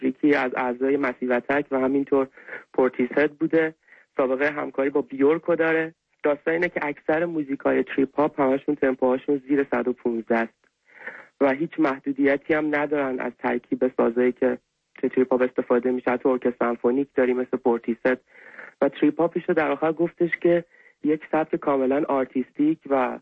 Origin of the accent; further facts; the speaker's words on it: Iran; چون من ایرانی هستم